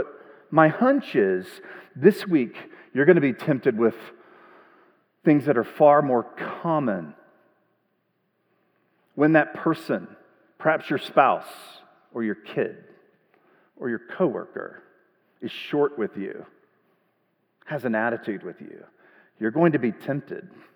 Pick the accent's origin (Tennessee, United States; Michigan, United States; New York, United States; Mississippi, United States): Mississippi, United States; moved away as an adult; My wife and family, we moved here 11 years ago, 2015, for my job at Grand Canyon University. We're from Mississippi. We are very much exiles here in the desert.